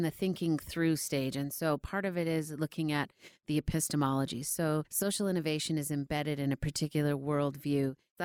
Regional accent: Alberta, Canada; I'm from the Michelle First Nation. We are Cree and Mohawk peoples.

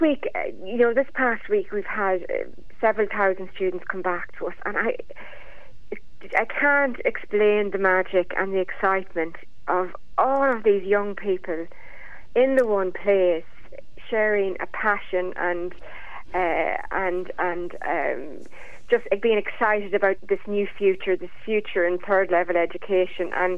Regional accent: Dublin, Leinster, Ireland; We are, as Irish people, as Dublin people, we are just... It's very much part of our lives, our daily lives

